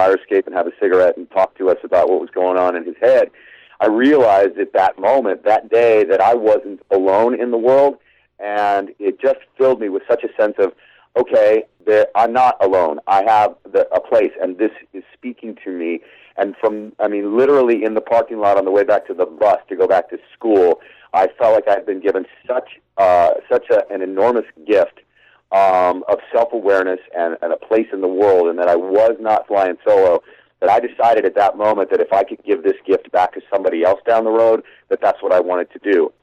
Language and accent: English; Tucson, Arizona, United States; No, I'm not. I grew up in Tucson, Arizona.